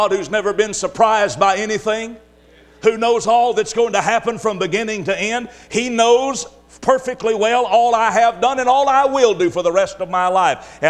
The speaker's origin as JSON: {"language": "English", "region": "Texas", "country": "United States", "tie": "born or raised there", "said": "the area we grew up down in Southeast Texas."}